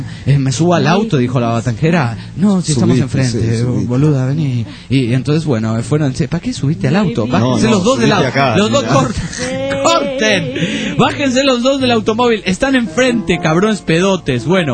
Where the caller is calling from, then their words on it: Buenos Aires, Argentina; de Buenos Aires, Argentina